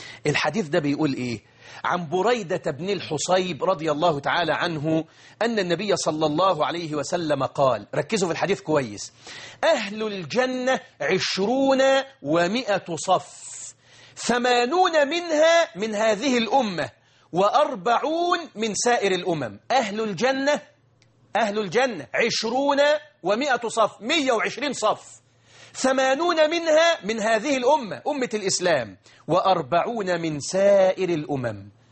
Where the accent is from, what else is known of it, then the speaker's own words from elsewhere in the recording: Egypt; فاختار الناس عندنا في مصر أن يقرأ واحد القرآن بأجر أو بغير